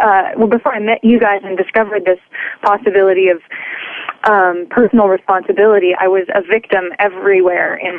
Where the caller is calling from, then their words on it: Manhattan, New York, United States; I'm calling from Manhattan, New York.